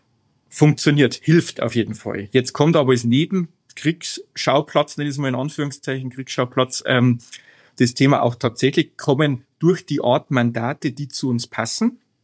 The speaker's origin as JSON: {"language": "German", "region": "Bavaria", "country": "Germany", "said": "Wobei ich natürlich schon als Bayer natürlich auch die Grundhaltung habe"}